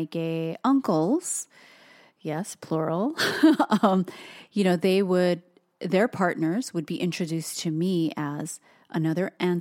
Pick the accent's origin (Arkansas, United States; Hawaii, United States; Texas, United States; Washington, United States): Hawaii, United States; But I will say that still growing up in Hawaii and being Asian, having that cultural piece too, yeah, you don't talk about it.